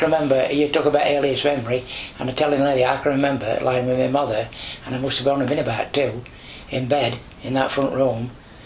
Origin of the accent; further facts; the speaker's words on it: Underwood, England, United Kingdom; born there; I was born at Underwood in Palmerston Street. Actually, it was New Street, because at the top of Palmerston Street, Underwood, over the top of Hill, became New Street.